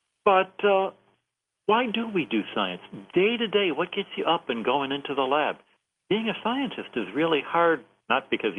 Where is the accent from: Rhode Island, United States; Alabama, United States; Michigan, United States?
Michigan, United States; Birmingham; It was the nuns at Queen of Martyrs grade school where I grew up in Birmingham, Michigan.